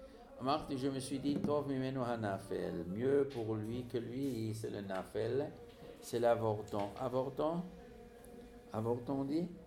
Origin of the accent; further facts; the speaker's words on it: Tunisia; Chez nous, en Tunisie, on était contents.